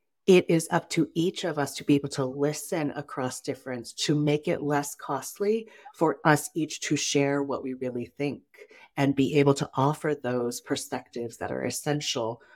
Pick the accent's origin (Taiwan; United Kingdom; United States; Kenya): Taiwan; I am from Taiwan. I present as I identify as an Asian American woman.